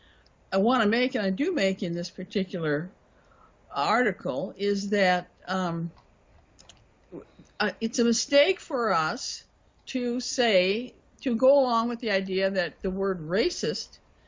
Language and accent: English; United States; but we're so far into it in the United States, and I'm an American, and I'm not going to change that, certainly, and not at my age.